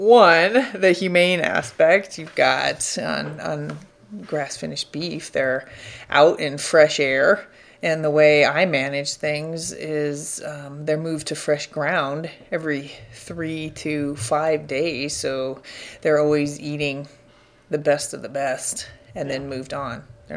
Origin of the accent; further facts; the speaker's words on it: Denver, Colorado, United States; I grew up outside of Denver, Colorado, and went to a small liberal arts school called Colorado College.